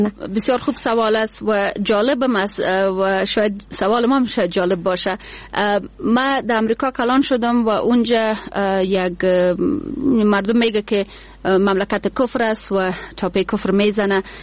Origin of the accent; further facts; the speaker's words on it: Kandahar, Afghanistan; من خودم از قندهار هستم و به این فخر میکنم که قنداری هستم.